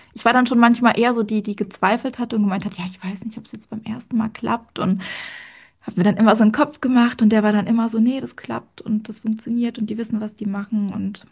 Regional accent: Germany; ich komme aus der Nähe von Heidelberg, also Bergstraße, falls das dem einen oder anderen was sagt.

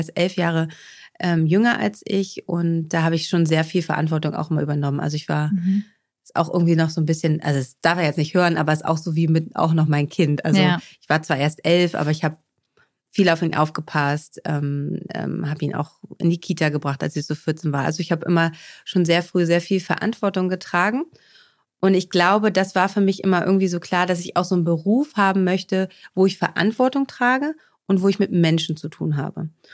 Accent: Stendal, Saxony-Anhalt, Germany; born there; now in Bad Segeberg, Germany; Also geboren bin ich aber in Stendal, also noch in der DDR.

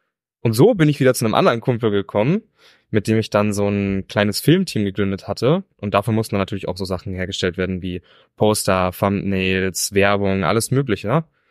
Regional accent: Bavaria, Germany; Ich komme ja ursprünglich aus Bayern

